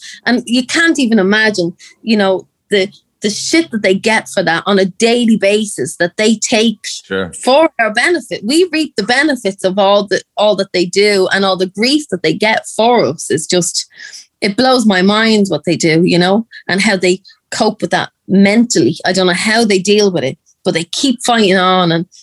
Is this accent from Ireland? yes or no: yes; Ireland; I am Irish, and I am female, and I'm from a line of strong women.